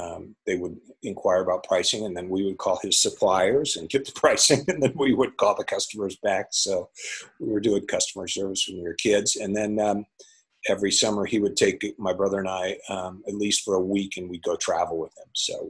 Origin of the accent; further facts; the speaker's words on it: Wheaton, Illinois, United States; There were these brownies that were made in my hometown of Wheaton, and they were amazing brownies.